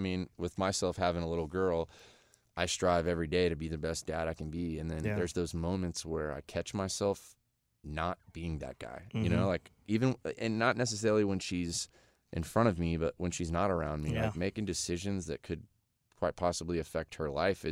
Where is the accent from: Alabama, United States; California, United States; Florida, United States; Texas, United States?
Florida, United States; because where I grew up in Florida, when I moved to town, I was a long haired guy